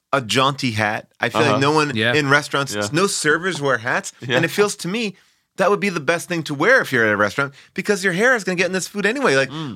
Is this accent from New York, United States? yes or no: yes; Long Island, New York, United States; I grew up in Long Island, which is a suburb of New York City